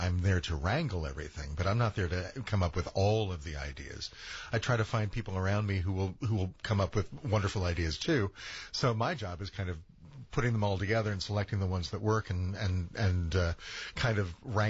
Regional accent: Overland Park, Kansas, United States; moved away; Which is where I'm from, too.

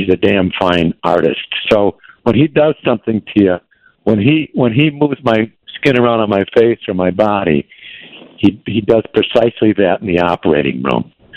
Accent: Ireland; I'm Irish, so whatever it takes.

